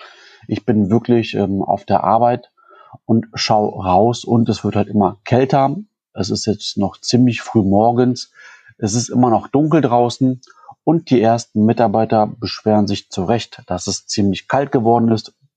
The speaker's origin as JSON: {"language": "German", "region": "North Rhine-Westphalia", "country": "Germany", "said": "wir kommen ja aus Nordrhein-Westfalen"}